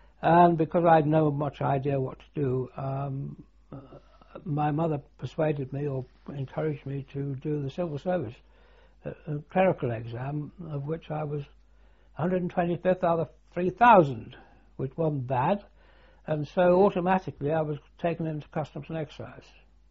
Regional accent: Liverpool, North West England, United Kingdom; I'm a Scouse. I was born in Liverpool, and just round the corner from

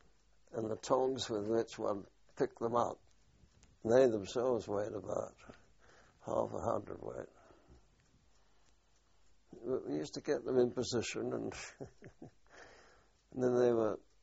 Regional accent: London, United Kingdom; born there; accent: Cockney; I was born in London. In fact, I was a Cockney in hearing of Bow Bells.

